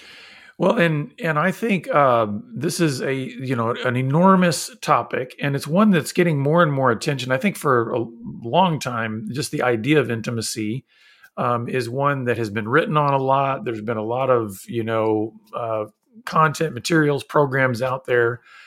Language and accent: English; Texas, United States; So since I grew up in Central Texas, Liberty Hill was our main basketball rival when I was a senior in high school.